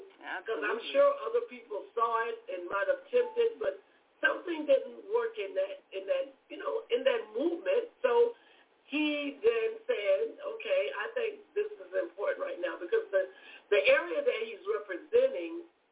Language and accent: English; South Carolina, United States; born there; I would say my home state, not my hometown, because I was born in South Carolina.